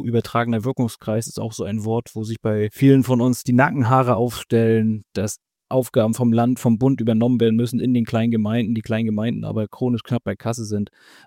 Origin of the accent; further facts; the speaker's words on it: Mecklenburg-Vorpommern, Germany; Demografischer Wandel ist auch so ein Thema, gerade in Mecklenburg-Vorpommern. Wir sind halt ländlich geprägt